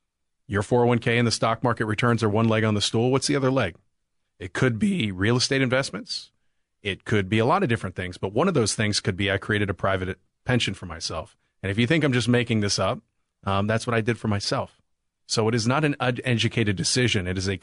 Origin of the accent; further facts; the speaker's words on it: Pittsburgh, Pennsylvania, United States; I grew up in Pittsburgh, blue collar town.